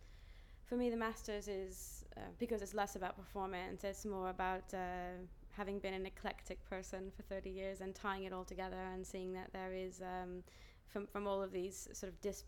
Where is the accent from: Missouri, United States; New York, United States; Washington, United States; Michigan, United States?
New York, United States; New York City; moved away as an adult; now in London, United Kingdom; I'm 32 years old. I'm from New York City, but I live in London.